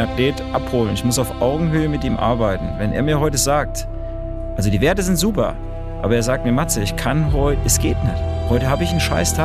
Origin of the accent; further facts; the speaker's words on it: Wölfersheim, Hesse, Germany; now in Münzenberg, Germany; Ich bin in Friedberg geboren, aufgewachsen in Wölversheim und wohnhaft jetzt in Münzenberg.